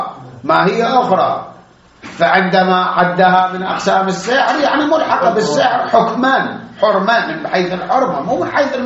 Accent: Iraq; عندنا بالعراق

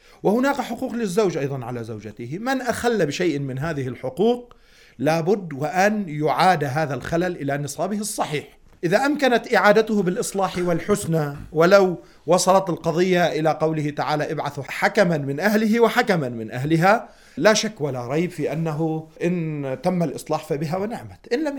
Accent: Lebanon; مثل بلدنا لبنان مثلا

